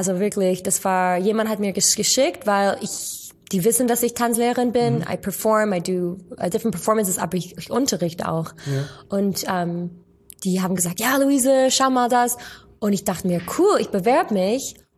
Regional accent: United States; German is a second language; moved away; Ich bin erst angekommen mit einem Austauschprogramm und mein Deutsch war wirklich, wirklich nix. Mhm. Und weil ich bin aufgewachsen in den USA und wir hatten immer Englisch geredet zu Hause.

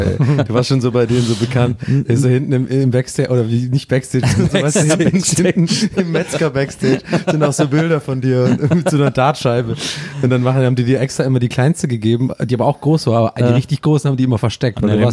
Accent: Baden-Württemberg, Germany; born or raised there

